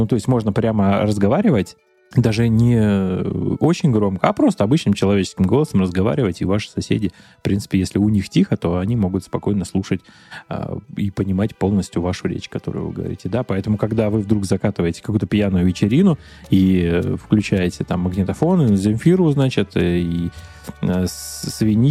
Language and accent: Russian; Arsenyev, Primorsky Krai, Russia; в городе Арсеньеве, откуда я родом? Много раз про него уже рассказываю, да. Жил я на улице Калининской, дом 14А, и квартира у нас была 33-я квартира.